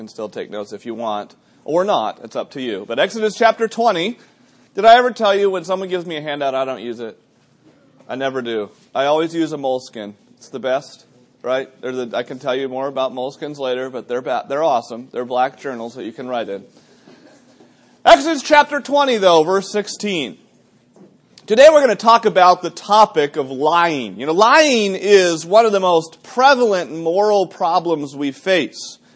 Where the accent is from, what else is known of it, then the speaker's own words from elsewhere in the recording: New Hampshire, United States; moved away; I grew up in New Hampshire. We got 120 inches of snow a winter.